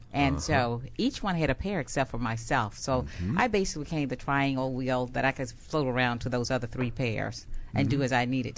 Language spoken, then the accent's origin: English; Montgomery, Alabama, United States; I am from Montgomery, Alabama.